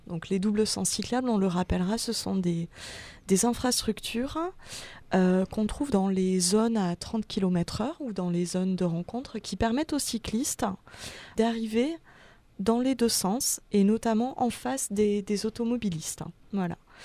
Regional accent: Lyon, Auvergne-Rhône-Alpes, France; en tant que Lyonnais et Lyonnaise

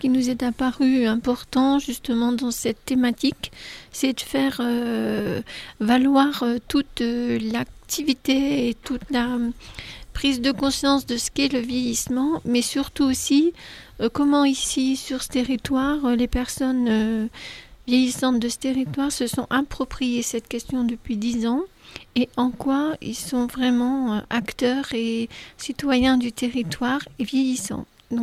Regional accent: Auvergne-Rhône-Alpes, France; now in Vercors, France; Moi non, je suis une pièce rapportée. J'habite dans le Vercors. Sur le plateau du Vercors, depuis 12 ans, et je viens de la Loire.

